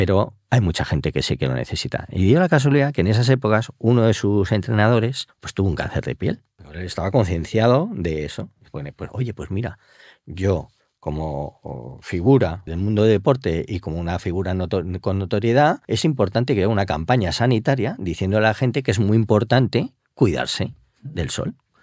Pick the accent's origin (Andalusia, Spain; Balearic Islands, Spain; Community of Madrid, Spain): Balearic Islands, Spain; Felanitx; mallorquines y eso quieras o no también algo une, aunque yo soy del pueblo, que es rival del de Rafa de Manacor, yo soy de Felanitx y los dos pueblos pues tienen su rivalidad.